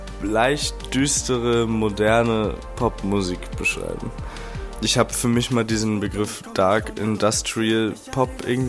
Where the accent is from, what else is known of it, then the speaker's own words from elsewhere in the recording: Saarbrücken, Saarland, Germany; ich komme aus Saarbrücken